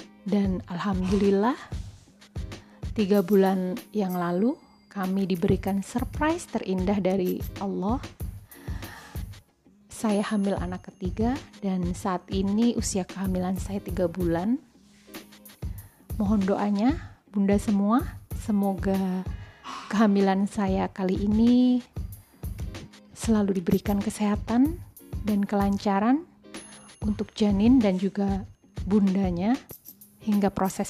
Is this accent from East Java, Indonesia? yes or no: yes; Malang, East Java, Indonesia; born there; Saya lahir di Kota Malang, jadi saya Arema asli. Tanggal lahir saya 7 Maret 1986. Jadi saat ini saya berusia 33 tahun.